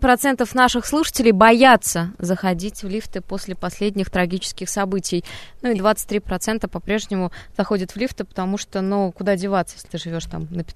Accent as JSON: {"language": "Russian", "region": "Tatarstan", "country": "Russia", "said": "Ну да, я из Татарстана"}